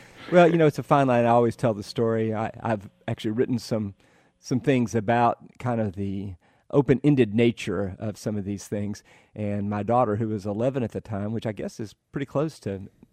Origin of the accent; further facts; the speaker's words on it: Tennessee, United States; I'm from East Tennessee, and we're called the Massachusetts of Tennessee